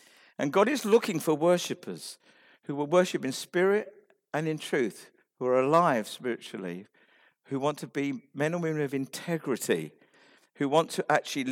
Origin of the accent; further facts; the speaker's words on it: United Kingdom; We're British, we don't shout.